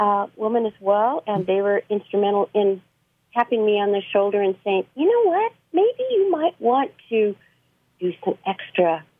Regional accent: Cannon Beach, Oregon, United States; I was born and raised in the Cannon Beach area, and then I went off to college, came back, and taught school at Cannon Beach Elementary School.

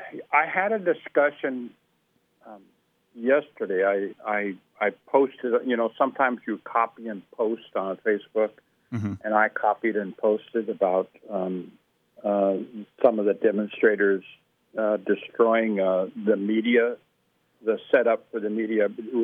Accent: Portland, Oregon, United States; But when I was growing up in Portland, it was springtime. And when I was growing up in Southern Oregon, it was those wonderful summers

